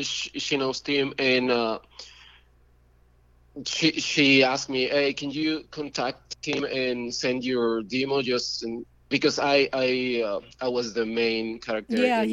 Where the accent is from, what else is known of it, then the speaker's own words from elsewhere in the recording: Mexico City, Mexico; English is a second language; I'm from Mexico City.